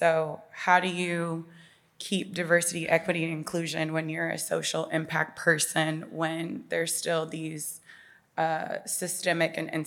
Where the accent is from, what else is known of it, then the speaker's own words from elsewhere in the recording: Akron, Ohio, United States; now in Cincinnati, United States; I live in Cincinnati, but I'm from Akron, Ohio.